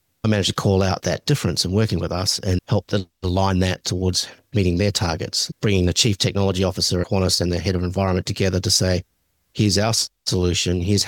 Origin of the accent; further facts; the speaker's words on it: New Zealand; growing up in New Zealand.